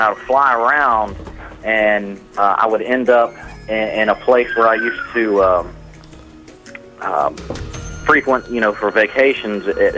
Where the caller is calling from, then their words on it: Pensacola, Florida, United States; Pensacola, Florida.